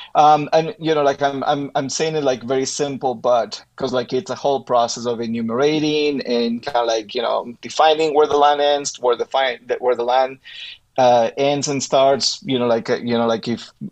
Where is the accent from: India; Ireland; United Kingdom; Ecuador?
Ecuador; moved away as an adult; now in United States; I'm originally from Ecuador. I've been here in the States for about like 17 years, I think. I came to study at BYU, met my wife at BYU. She's from Utah, so we just stayed here.